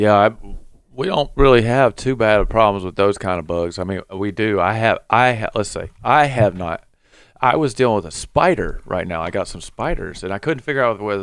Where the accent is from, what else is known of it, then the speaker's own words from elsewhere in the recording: Alabama, United States; And I am from Alabama, and I get a Google alert on cannabis in Alabama.